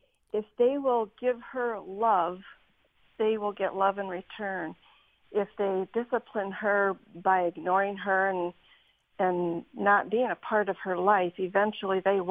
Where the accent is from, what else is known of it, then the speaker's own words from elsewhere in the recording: Michigan, United States; I'm also from Michigan.